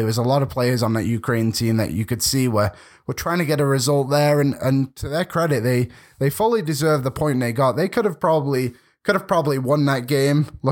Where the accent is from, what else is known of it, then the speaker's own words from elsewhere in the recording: England, United Kingdom; as an English fan, I was disappointed because I think in these qualifiers, England are expected to win every match.